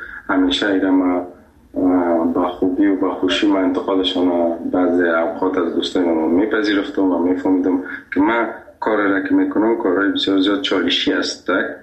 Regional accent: Afghanistan; گفتم از افغانستان.

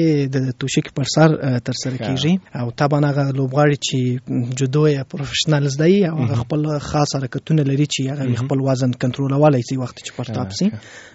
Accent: Afghanistan; نو زه افغان یم، خپل په افغانیت باندې افتخار کوم.

